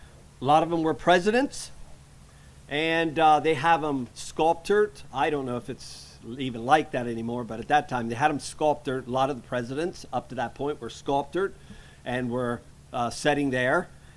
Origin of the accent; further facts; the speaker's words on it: Bethel, Pennsylvania, United States; from Bethel, Pennsylvania.